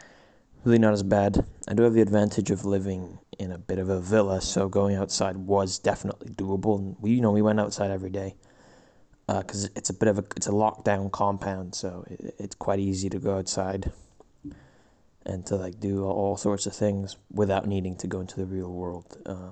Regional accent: Spain; my home country of Spain is the second most affected country behind Italy.

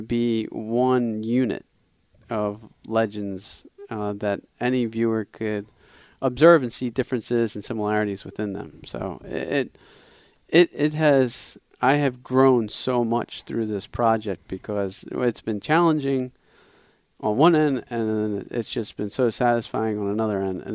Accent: Philadelphia, Pennsylvania, United States; My dad, you know, we're from the Philadelphia area. My dad was born in Philly.

